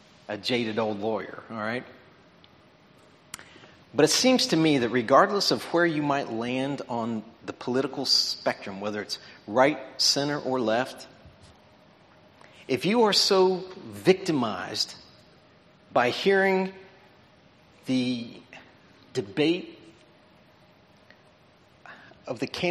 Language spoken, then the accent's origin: English; Cincinnati, Ohio, United States; Well, I'm from down around Cincinnati, Ohio.